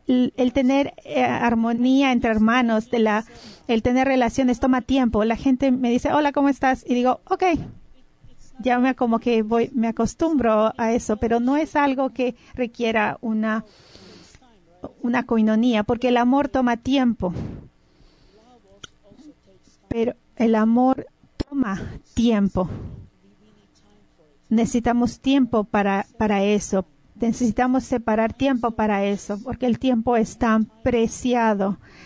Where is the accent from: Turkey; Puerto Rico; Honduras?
Turkey; Istanbul; Ustedes saben que soy de Turquía, de Estambul.